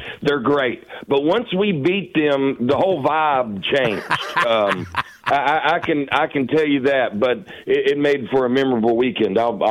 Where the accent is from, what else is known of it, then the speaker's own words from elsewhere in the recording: Alabama, United States; also born or lived in Charleston, West Virginia; I was born in Charleston, and I lived there till I was nine, and then I moved to Alabama.